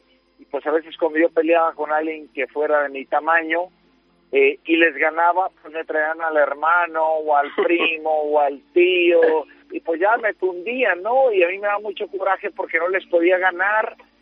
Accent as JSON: {"language": "Spanish", "region": "Michoacán", "country": "Mexico", "tie": "born or raised there", "also_born_or_lived": "Guadalajara, Mexico", "said": "vivíamos en Michoacán, viví una parte de mi niñez en Michoacán, un estado de aquí de México, y después cambiamos a otra provincia que es Guadalajara."}